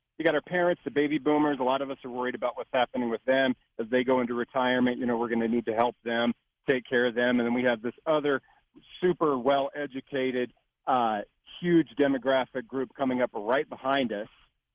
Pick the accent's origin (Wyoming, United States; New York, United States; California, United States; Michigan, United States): Wyoming, United States; I'm from Wyoming. So I got two things going here.